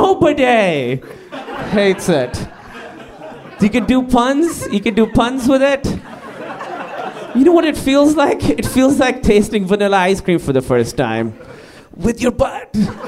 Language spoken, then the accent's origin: English; Karachi, Sindh, Pakistan; I grew up in Karachi, Pakistan, and we had a amusement park there